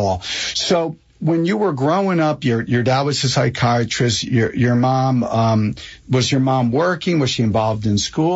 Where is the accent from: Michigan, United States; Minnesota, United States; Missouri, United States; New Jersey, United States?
New Jersey, United States; Springfield; I grew up in Springfield, which was the next town right there in Union County. And I always think about the days growing up in Springfield.